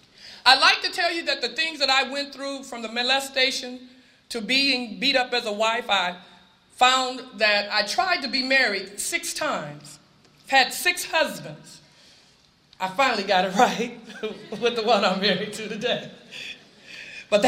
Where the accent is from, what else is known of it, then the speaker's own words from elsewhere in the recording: Durant, Mississippi, United States; born there; And I was born in 1955 in Durant, Mississippi, to a black mother and a white father.